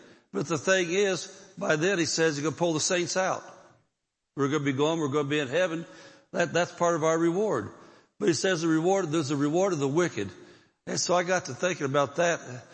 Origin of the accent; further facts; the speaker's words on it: Indianapolis, Indiana, United States; We came from the Bible Belt. There was every kind of denomination of church you could think of in Indianapolis.